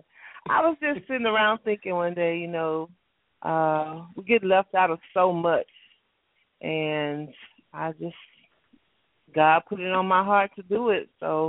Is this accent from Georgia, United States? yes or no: no; Huntsville, Texas, United States; now in Houston, United States; Well, I am originally from Huntsville, Texas, and I moved to Houston 6 years ago.